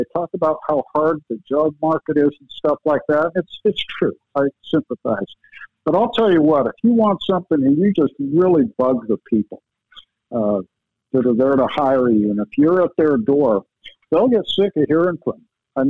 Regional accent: Salt Lake City, Utah, United States; I'm just always thankful that I'm from Salt Lake. I'm grateful to have grown up out in Utah

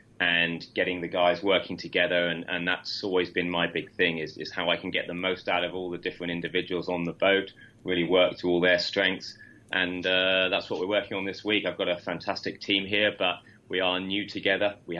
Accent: South East England, United Kingdom; From the South Coast. I live in Lymington in Hampshire, near Southampton.

